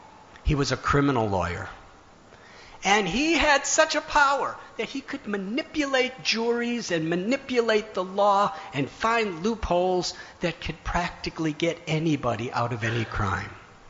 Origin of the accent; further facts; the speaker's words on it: Chicago, Illinois, United States; I grew up in Chicago. I'd like to tell a story that I used to hear when I was a child in Chicago.